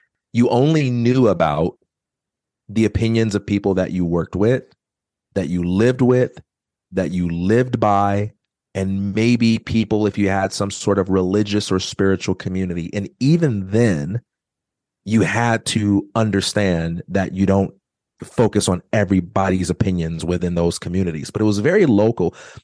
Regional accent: Chicago, Illinois, United States; I'm so glad growing up in Chicago, I didn't have arguments about LeBron James and Michael Jordan growing up.

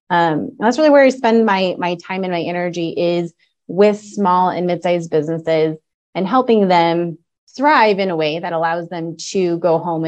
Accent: Colorado, United States; We were both born and raised in Colorado, and I'm a mom.

